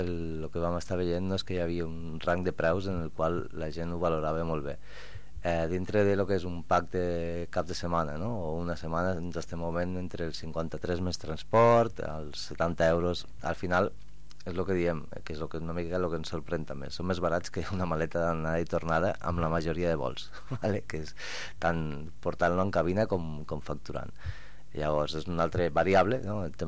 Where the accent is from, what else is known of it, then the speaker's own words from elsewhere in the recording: Lleida, Catalonia, Spain; now in El Prat de Llobregat, Spain; jo que soc forani, entre cometes, ara ja diem que soc lleidatà de Potablava, no?